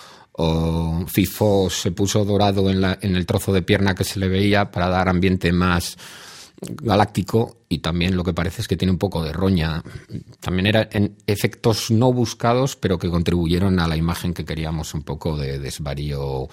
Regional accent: Vitoria, Basque Country, Spain; now in Madrid, Spain; Pues yo soy de Vitoria, vine a vivir a Madrid en 1986

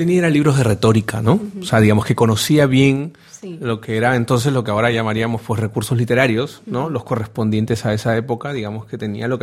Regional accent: Peru; Claro, desde América, lo digo como peruano, digamos, ¿no?

